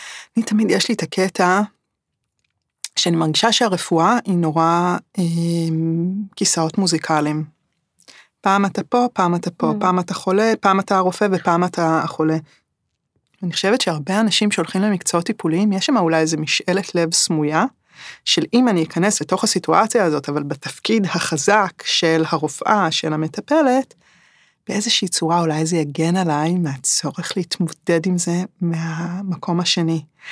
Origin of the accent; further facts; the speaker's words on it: Tel Aviv, Tel Aviv District, Israel; אני תל אביבית